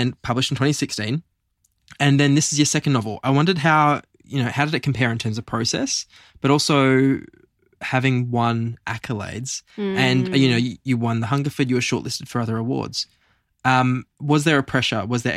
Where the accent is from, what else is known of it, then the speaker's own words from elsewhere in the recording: Geraldton, Western Australia, Australia; It took me back, you know, I'm from Jero, and not Jero Blue, which is the mining company in this book, but Geraldton.